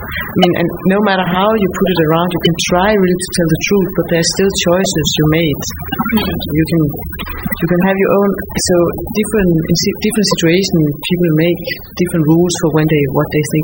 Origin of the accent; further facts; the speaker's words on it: Denmark; English is a second language; now in Germany; but I have a different story as I'm from Denmark.